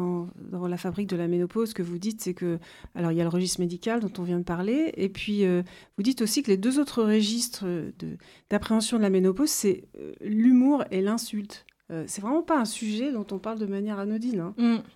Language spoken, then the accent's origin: French; France; si on reste chez nous en France